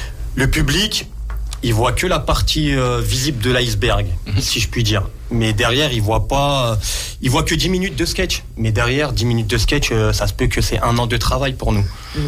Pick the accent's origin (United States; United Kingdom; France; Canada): France; Grenoble, Auvergne-Rhône-Alpes; Et étant donné que je suis issu de Grenoble, je me suis dit, il faut que je joue à Grenoble.